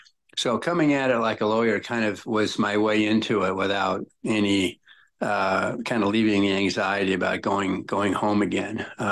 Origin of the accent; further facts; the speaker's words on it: Lincoln, Nebraska, United States; I'm from Lincoln. So I was 14 years old living in Lincoln when these crime spree took place.